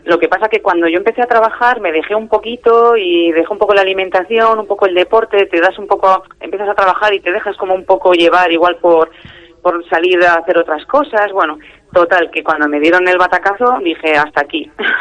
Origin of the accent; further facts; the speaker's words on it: Reinosa, Cantabria, Spain; jo, el frío, yo que soy de Reynosa, me encanta